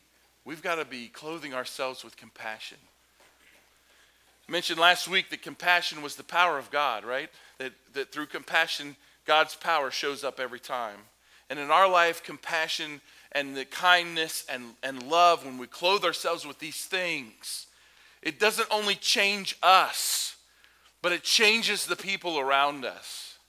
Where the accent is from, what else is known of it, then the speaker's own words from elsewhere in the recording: Kentucky, United States; I remember I grew up listening to country music because I'm from Kentucky. That should explain it, right?